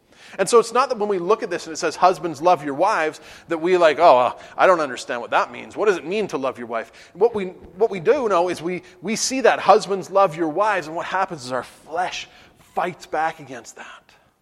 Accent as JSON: {"language": "English", "country": "Canada", "said": "Being Canadian and our guy won and our guy broke the record."}